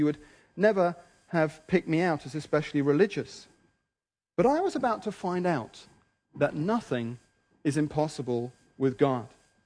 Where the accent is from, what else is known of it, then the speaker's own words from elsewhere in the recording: Wimbledon, London, United Kingdom; Of course, I was from Wimbledon, after all.